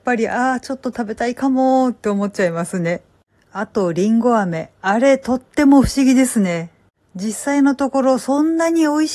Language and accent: Japanese; Kansai, Japan; もともと関西人なんでそこら辺の粉もんは大好きなんですけど